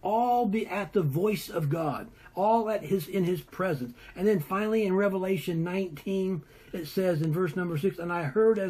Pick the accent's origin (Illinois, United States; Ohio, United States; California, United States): California, United States; I grew up in California, and Yosemite National Park